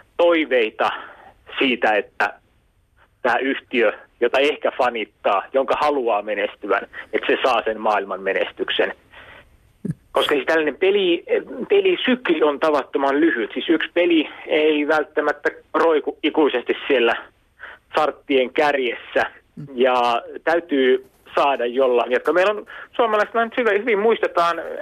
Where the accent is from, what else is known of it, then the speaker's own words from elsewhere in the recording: Mikkeli, South Savo, Finland; Nyt mun kotikaupunkini Mikkelin